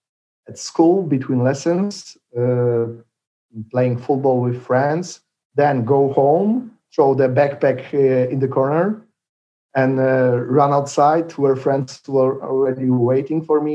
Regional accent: Sochaczew, Masovian Voivodeship, Poland; English is a second language; now in Rzeszów, Poland; Mazowsze is a central region. You know very good this, very well this region, because you were a referee, rugby referee, and even you went to my hometown club, Orkan Sochaczew.

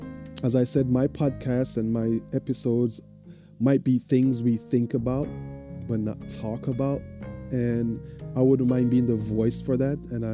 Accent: Jamaica; because I was born and raised in Jamaica, and even your neighbors were your family.

